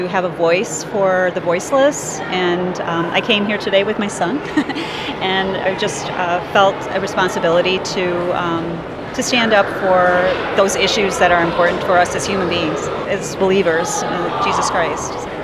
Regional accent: Waconia, Minnesota, United States; I'm from Waconia, Minnesota.

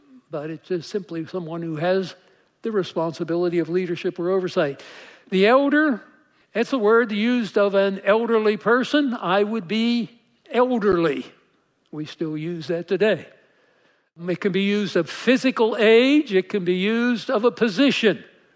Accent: New Jersey, United States; And I didn't want them to give me the boot when I moved here all the way from New Jersey.

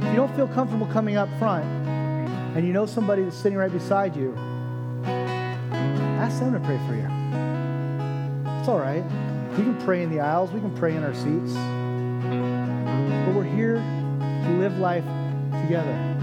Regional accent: Oregon, United States; you're an Oregonian and you meet another Oregonian, you can be in New York, you're like, yeah, brother, we're from Oregon.

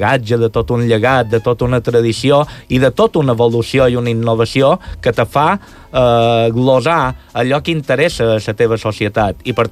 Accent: Santa Margalida, Balearic Islands, Spain; glosaven el meu poble, Santa Margarida

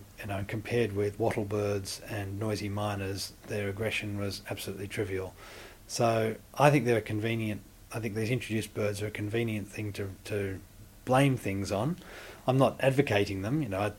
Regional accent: Sydney, New South Wales, Australia; I remember sparrows as being really common as a kid in Sydney

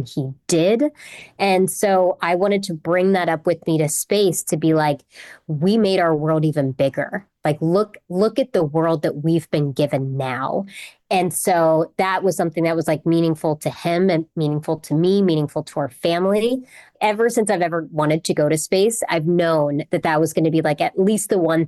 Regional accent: West Virginia, United States; Yeah, so I'm from West Virginia, and my dad is also from West Virginia.

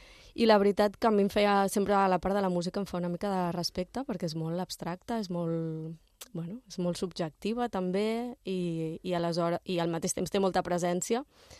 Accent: Barcelona, Catalonia, Spain; also born or lived in Germany / London / Rome / Berlin; per temes de feina vinc de Barcelona i també és veritat que he viscut a Alemanya, vaig viure a Londres, a Roma i a Berlín per temes professionals

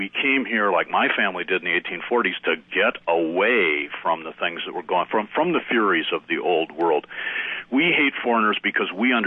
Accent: Toledo, Ohio, United States; I come from Toledo, Ohio, near Dearborn, Michigan, largest community of Arabs in the world outside of the Middle East.

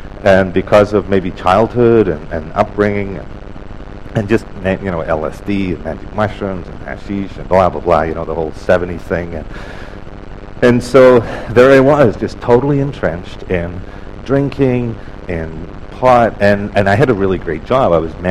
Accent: Glasgow, Scotland, United Kingdom; born there; I was born in Glasgow, Scotland, not into a Christian home, didn't think much about faith

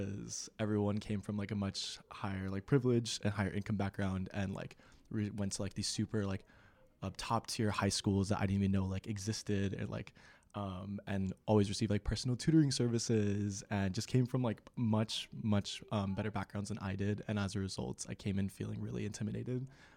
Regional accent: Texas, United States; I came from South Texas, a U.S.-Mexico border city, and that hometown is, like, 99.98% Hispanic people.

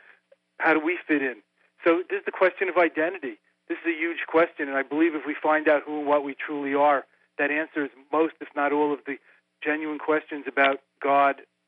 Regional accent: New York, United States; also born or lived in India / Tibet / Nepal; Well, I grew up in New York, went to college in New York, went to India when I graduated in 1971, became a Buddhist monk, lived in Tibet, Nepal, Sikkim, Bhutan, India

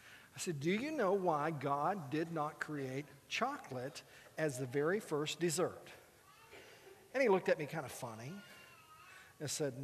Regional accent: Burkburnett, Texas, United States; Occasionally, I'll go back to my hometown where I grew up. Now, we've lived away from Burke Burnett for so long that I have the experience of going home

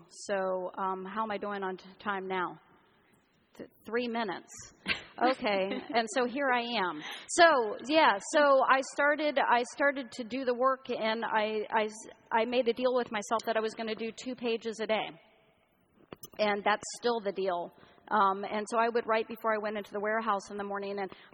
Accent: Florida, United States; now in Minneapolis, United States; I grew up in Central Florida. I moved from Central Florida to Minneapolis, Minnesota. And I got a job in a book warehouse.

